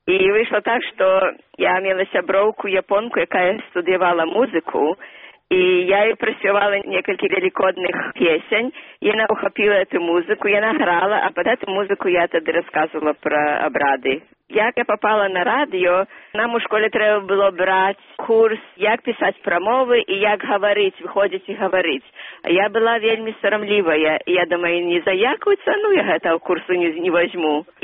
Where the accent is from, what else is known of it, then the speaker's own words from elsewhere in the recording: Grodno Region, Belarus; А я з Наваградчыны